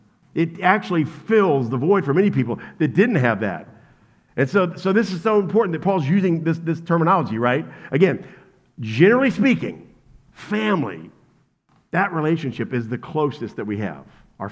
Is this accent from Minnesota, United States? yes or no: no; Kentucky, United States; Are we too far from Kentucky now? No. I grew up in Kentucky.